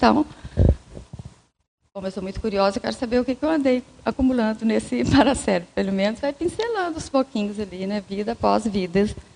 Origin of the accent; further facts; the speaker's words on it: Minas Gerais, Brazil; como boa mineira, né, ficamos todos ali, o que é isso, como é?